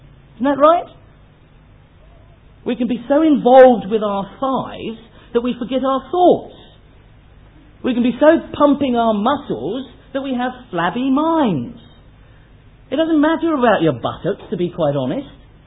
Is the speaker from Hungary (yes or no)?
no; England, United Kingdom; And then, almost without thinking, I replied, Madam, I'm English.